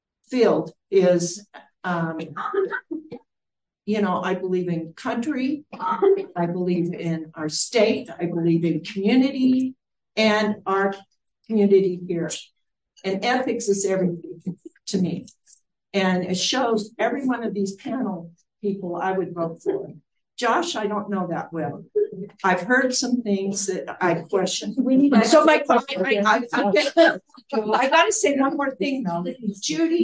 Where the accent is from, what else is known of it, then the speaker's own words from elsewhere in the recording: Holladay, Utah, United States; I've been brought up in Utah, born and raised in Utah, seen it grown. Born and raised in Holiday, Utah, went to only three schools.